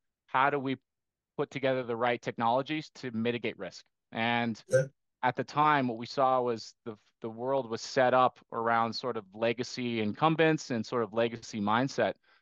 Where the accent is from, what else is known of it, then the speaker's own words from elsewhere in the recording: Costa Rica; I grew up in Costa Rica, so I have a little bit of international flavor to me.